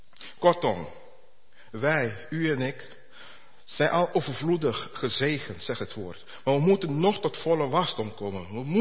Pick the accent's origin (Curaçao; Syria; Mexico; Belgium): Curaçao; now in Netherlands; het was een bloem die mij herinnerde aan mijn jeugd op Curaçao.